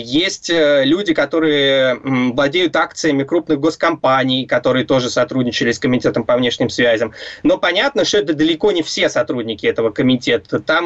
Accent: Saint Petersburg, Russia; Я сам из Петербурга, и я, когда эти все события происходили, был совсем маленький.

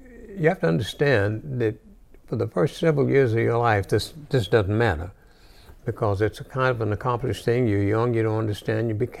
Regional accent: Austin, Texas, United States; There's not a lot that I can remember that's good about growing up in Austin, Texas.

